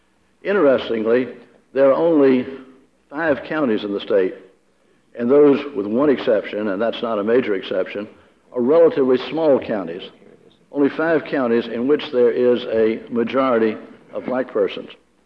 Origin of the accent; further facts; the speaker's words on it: Durham, North Carolina, United States; which stretches from Durham, my hometown, to Gastonia.